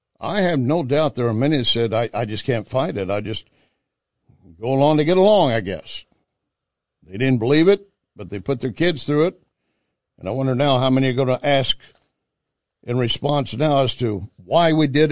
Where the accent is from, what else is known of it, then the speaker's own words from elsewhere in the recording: Texas, United States; It reminds me, growing up in West Texas, there was something, big bug that would fly around.